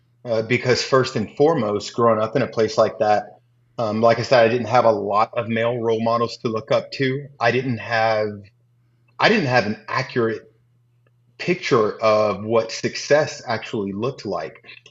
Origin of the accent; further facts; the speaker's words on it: East St. Louis, Illinois, United States; So growing up in East St. Louis, I didn't have a lot.